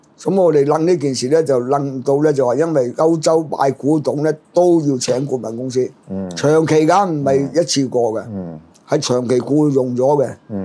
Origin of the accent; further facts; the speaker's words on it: China; 但我哋中國人好少捨得使呢筆錢嘅，知唔知啊？